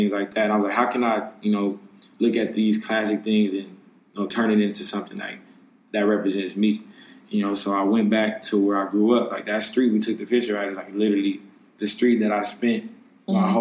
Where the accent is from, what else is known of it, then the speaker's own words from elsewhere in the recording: West Coast, United States; You know, we come from two different sides of the world. She's from the Midwest, I'm from the West Coast.